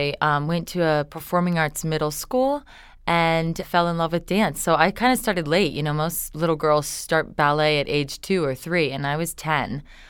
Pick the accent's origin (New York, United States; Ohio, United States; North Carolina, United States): Ohio, United States; Canton; Canton, Ohio, originally.